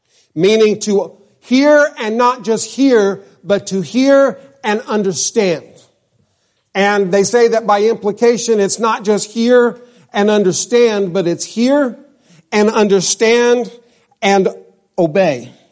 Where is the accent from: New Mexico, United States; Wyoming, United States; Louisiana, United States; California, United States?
New Mexico, United States; Hey, I'm from New Mexico. That works real good for me. Y'all.